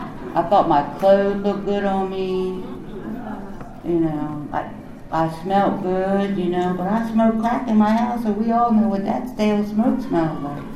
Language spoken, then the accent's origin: English; Maryland, United States; now in Frederick, United States; You know, I moved to Frederick. That's where I live now. I'm from Montgomery County. I got clean in Montgomery County.